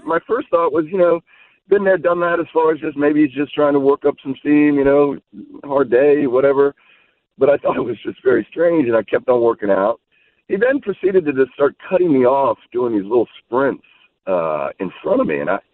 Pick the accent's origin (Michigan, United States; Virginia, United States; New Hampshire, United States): Virginia, United States; Fairfax; moved away as an adult; also born or lived in Pittsburgh; I'm from Fairfax. I was born in Pittsburgh, but grew up in Fairfax.